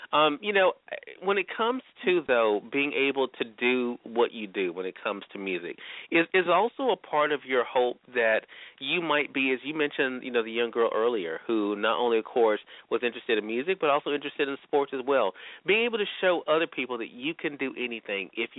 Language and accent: English; the South, United States; Donica, one of the things that we have in common, we're both from the South